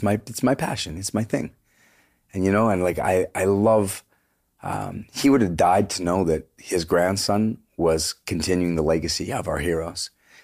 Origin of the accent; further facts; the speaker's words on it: Vancouver, British Columbia, Canada; We're from Vancouver.